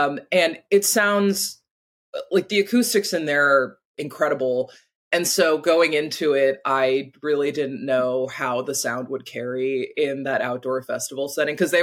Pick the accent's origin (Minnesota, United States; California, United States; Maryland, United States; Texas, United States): Texas, United States; Houston; It makes me so sad and anxious and just stirs up a bunch of teenage trauma from growing up in Houston and dealing with hurricanes.